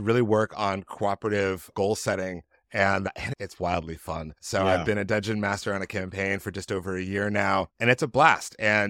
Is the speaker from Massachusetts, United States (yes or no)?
yes; Boston, Massachusetts, United States; I grew up in Boston in the 1980s and 90s where it was like a Dick Tracy comic. Everybody had a nickname.